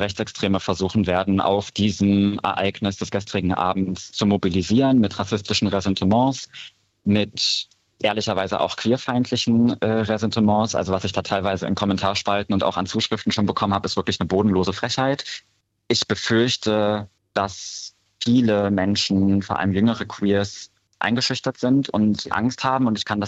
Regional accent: Lutherstadt Wittenberg, Saxony-Anhalt, Germany; ich hatte dieses Jahr auch die große Ehre, Schirmherrin des CSD Lutherstadt Wittenberg zu sein, in meiner Heimatstadt.

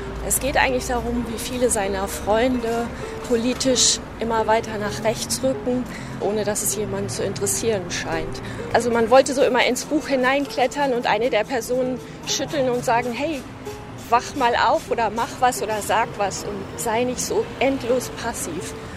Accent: Luxembourg; und ich bin aus Luxemburg.

